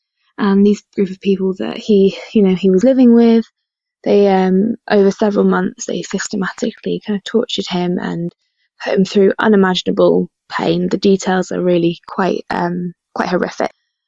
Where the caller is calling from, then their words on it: Newcastle, North East England, United Kingdom; I'm calling you from Newcastle in northeast England.